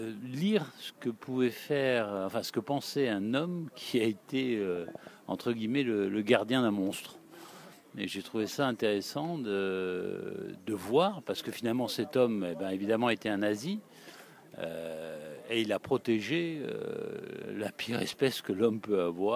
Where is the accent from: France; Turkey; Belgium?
France; Je suis français